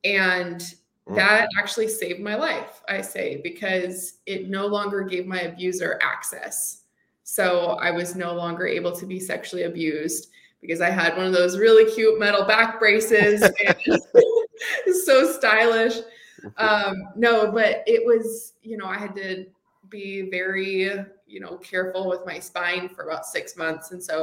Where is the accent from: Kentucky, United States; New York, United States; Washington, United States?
Washington, United States; Yeah, I grew up in Washington State. So, you know, everybody thinks the green evergreen trees, but I was in the desert part.